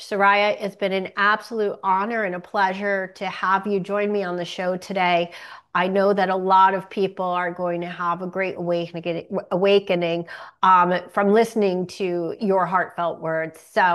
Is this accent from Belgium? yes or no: no; Irvine, California, United States; Yeah, I'm actually originally from Irvine and my parents are still there.